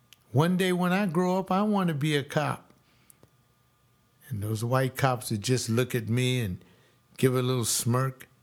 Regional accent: California, United States; the biggest one is in my home state here in California.

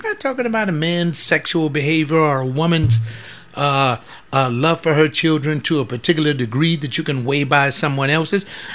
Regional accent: United States; I am an American. Now, what that means is that my country comes first. I'm a black man.

